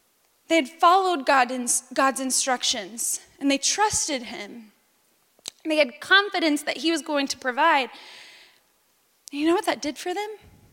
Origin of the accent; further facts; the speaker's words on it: the South, United States; I'm from the South. We talk in football.